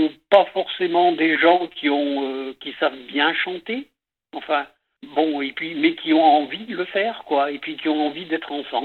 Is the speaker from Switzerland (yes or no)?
no; Auvergne-Rhône-Alpes, France; moved away as an adult; also born or lived in Paris region; Ma femme et moi, on est des vieux dauphinois.